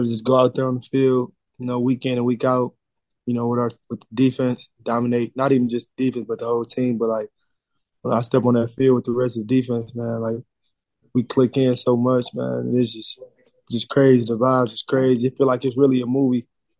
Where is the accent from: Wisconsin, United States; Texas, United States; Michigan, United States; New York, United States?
Michigan, United States; Detroit; I mean, he's from Michigan, so I'm from Detroit.